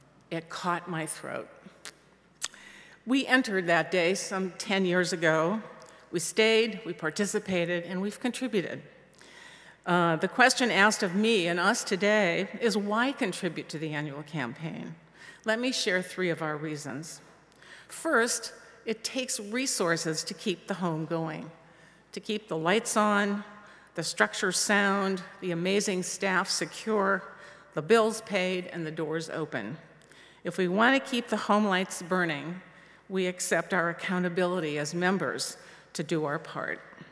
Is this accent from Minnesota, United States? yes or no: yes; Minneapolis, Minnesota, United States; now in San Francisco, United States; For me, it has been a long and winding road from the church I grew up in on Lake Street in Minneapolis to UUSF on Franklin Street in San Francisco.